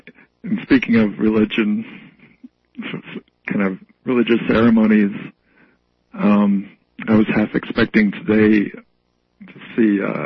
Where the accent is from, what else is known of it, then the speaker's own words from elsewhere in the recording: Omaha, Nebraska, United States; also born or lived in Philadelphia; Well, you know, I was born in Philly, and then I lived in Omaha for a while, went to high school there, and then I went to college. That's what brought me out to Colorado.